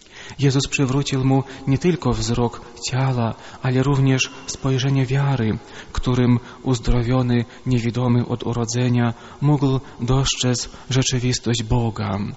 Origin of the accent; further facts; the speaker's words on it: Lentupy, Grodno Region, Belarus; now in Poland; Jestem urodzony i wychowany na Białorusi. Moja rodzinna miejscowość znajduje się przy granicy z Litwą, 80 km od Wilna, nazywa się Lentupy.